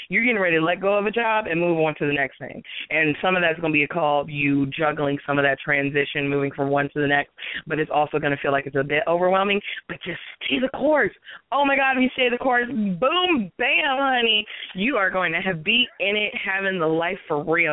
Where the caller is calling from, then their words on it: Ohio, United States; I'm calling from Ohio.